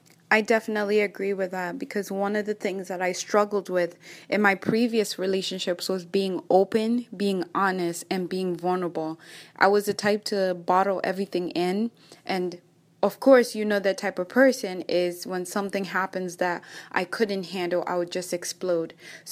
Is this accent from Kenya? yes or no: yes; Kenya; accent: Kenyan; English is a second language; moved away; I'm from Kenya, so I still have that accent. Of like Kenyan